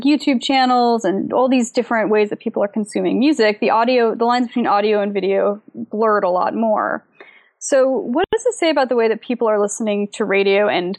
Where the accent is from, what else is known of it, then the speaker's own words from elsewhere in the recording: Portland, Oregon, United States; But you're based in Portland, which is my hometown, and so I'm very pro-Portland bias.